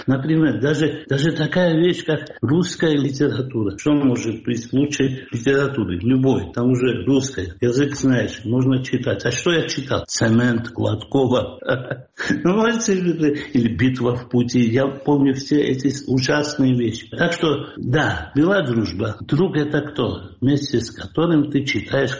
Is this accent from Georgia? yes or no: yes; Georgia; И тогда я не понимал, что я тогда не был грузином. Я был русским. Мы так кичились, что вот мы грузины, мы не русские.